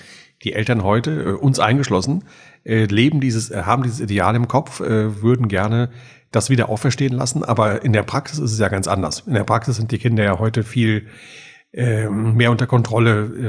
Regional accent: Eifel, Germany; In der Eifel, in der schönen Eifel.

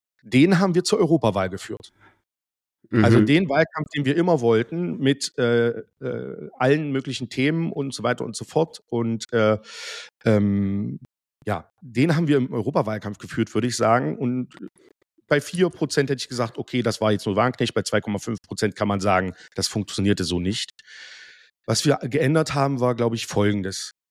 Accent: East Germany, Germany; Und ich als Ostdeutscher sage das sehr, sehr gerne. Endlich wieder im Osten zweistellig.

